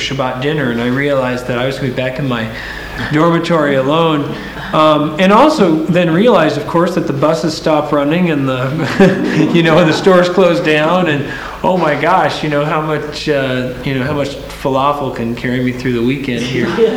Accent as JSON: {"language": "English", "region": "Washington", "country": "United States", "said": "I was a kid from the Puget Sound who thought, oh, artistic community"}